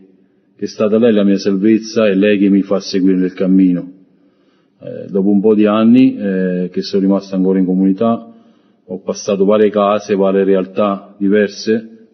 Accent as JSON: {"language": "Italian", "town": "Naples", "region": "Campania", "country": "Italy", "said": "Poi io sono di Napoli, sono del sud, quindi lì c'è molta, a quei tempi, parlo di 20 anni fa, c'era molta più delinquenza"}